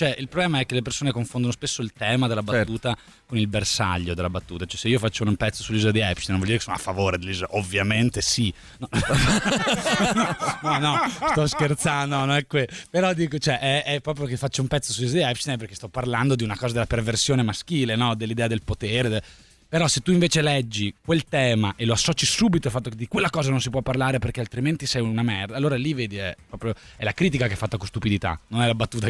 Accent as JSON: {"language": "Italian", "region": "Veneto", "country": "Italy", "said": "io vengo dal Veneto"}